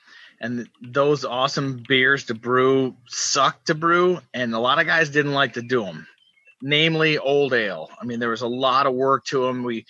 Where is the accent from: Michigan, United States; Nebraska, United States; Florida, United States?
Michigan, United States; Kalamazoo; So when I came back from Michigan State to Kalamazoo in the summer, I rented an apartment because my parents didn't want me home.